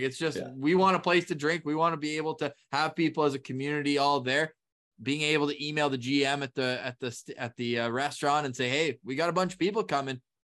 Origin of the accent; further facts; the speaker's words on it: Ottawa, Ontario, Canada; but obviously I'm born and raised in Ottawa.